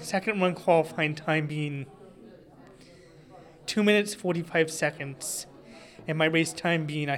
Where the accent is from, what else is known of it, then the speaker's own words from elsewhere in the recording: Camas, Washington, United States; I'm from Camas, Washington.